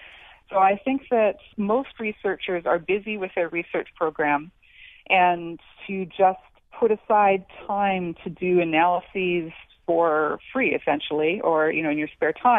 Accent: Canada; moved away; I'm Canadian, I immigrated here 18 years ago

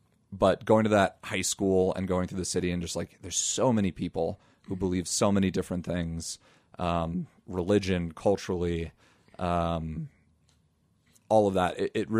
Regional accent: Denver, Colorado, United States; Yeah, so I went to Denver South High School, which was a high school that I think had like 3,000 people in it.

